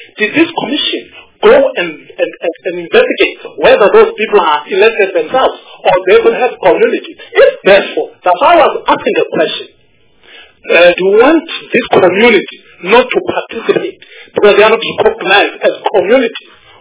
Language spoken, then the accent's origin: English; Eastern Cape, South Africa; For example, I'm from the Eastern Cape.